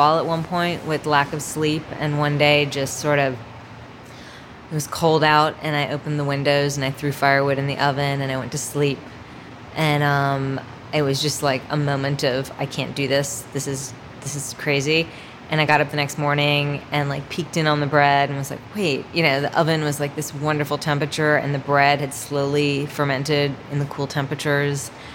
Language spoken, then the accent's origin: English; Miami, Florida, United States; I grew up in Miami, Florida in the 70s and 80s, and the 70s and 80s were sort of dramatically different in Miami